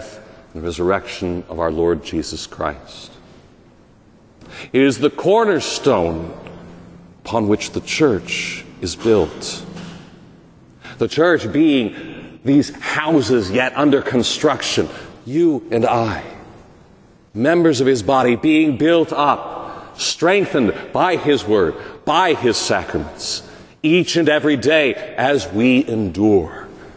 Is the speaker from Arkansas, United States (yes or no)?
no; Colorado, United States; The shooting in my home state of Colorado at Evergreen High School.